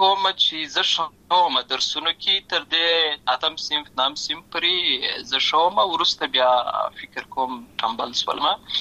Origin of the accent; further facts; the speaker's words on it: Lashkar Gah, Helmand, Afghanistan; زه په اصل کې د اورزګان ولایت یم، اما زه په هلمند ولایت لشکرګاه کې پیدا شوی یم.